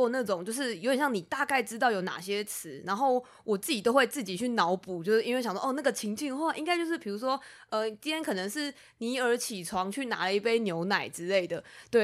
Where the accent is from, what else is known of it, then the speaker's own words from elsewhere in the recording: Taiwan; 因为其实我们身为台湾人，我们在看日文的时候有一个非常大的优势啊